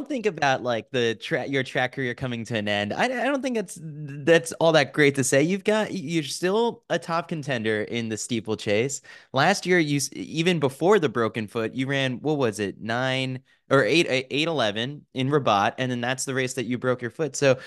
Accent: New York, United States; As a New Yorker, I'm a regular at many of their races organized all throughout the year.

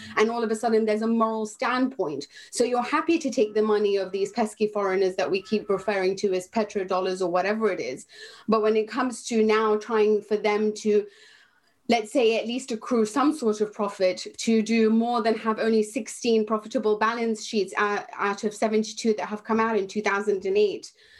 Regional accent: London, United Kingdom; I grew up in London

